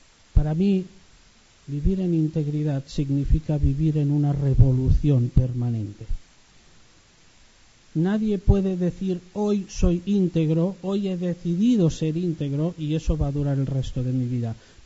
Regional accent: Catalonia, Spain; el que lo mató era uno de que vive al lado de mi pueblo en Barcelona

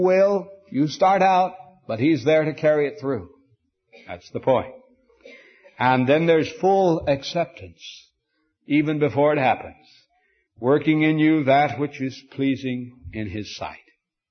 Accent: Montana, United States; I came from Montana. And I know a good deal about sheep.

